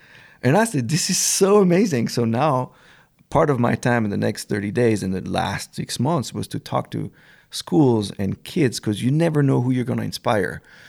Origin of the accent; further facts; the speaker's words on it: France; I was raised in France, and I was lucky to go every summer by the ocean.